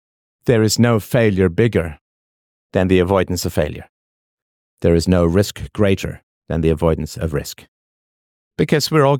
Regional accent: Toronto, Ontario, Canada; the Science Center is near where I grew up in Canada, at Don Mills and Lawrence. Don Mills and Eglinton, so it's fairly close, stone's throw.

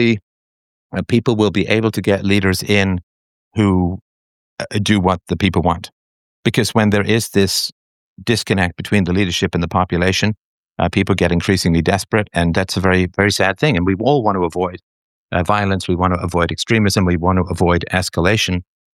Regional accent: England, United Kingdom; also born or lived in Ireland; I lived in England from 1967 until 1977. I was born in Ireland, but I spent most of my early childhood in England.

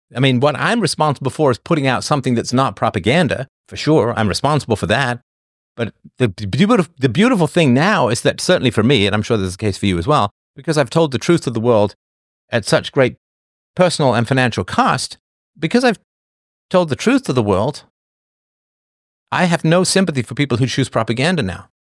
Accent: England, United Kingdom; When I grew up in England, there was like basically two channels

